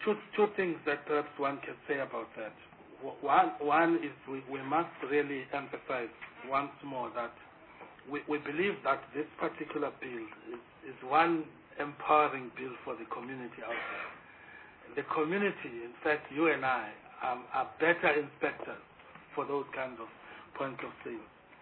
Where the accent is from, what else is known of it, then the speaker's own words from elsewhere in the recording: South Africa; I mean, as a South African, you get into any other country now that still has the kind of environment of tobacco that we don't have.